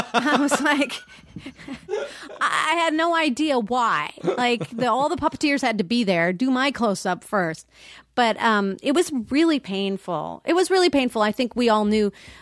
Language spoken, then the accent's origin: English; Minnesota, United States; I came from Minnesota.